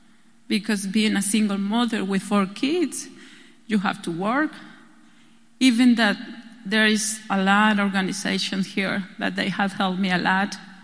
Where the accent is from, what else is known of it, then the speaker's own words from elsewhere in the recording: Mexico City, Mexico; I grew up in Mexico City, and I am the fifth of five. I mean, I am the first one of five siblings that had gone to college.